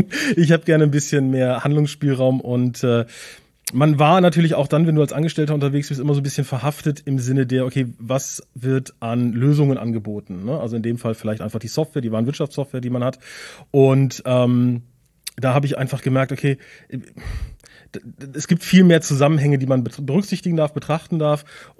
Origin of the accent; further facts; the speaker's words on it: Cologne, North Rhine-Westphalia, Germany; seit, ich glaube, mittlerweile 15 Jahren haben wir uns hier zum Tor zum Westmünsterland niedergelassen. Bin eigentlich eine Kölsche Jung, aber wir fühlen uns hier sehr wohl